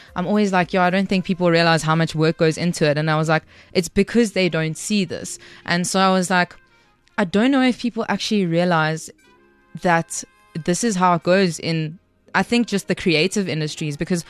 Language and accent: English; Mbombela, Mpumalanga, South Africa; now in Cape Town, South Africa; And I don't think they were aware that the Mbombela game is my hometown. Nelspruit's my hometown.